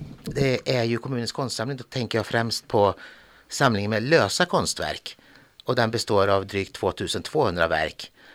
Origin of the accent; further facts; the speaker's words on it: Skara, Västra Götaland County, Sweden; now in Gällivare, Sweden; och har bott i Gällivare sedan 2019. Och till vardags så arbetar jag som museiintendent, och ursprungligen så kommer jag från Skara.